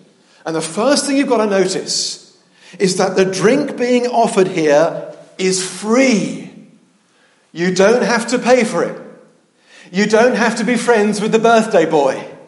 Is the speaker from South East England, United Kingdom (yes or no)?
yes; Gravesend, South East England, United Kingdom; Now, can I tell you, growing up in Gravesend, you don't meet many old Etonians.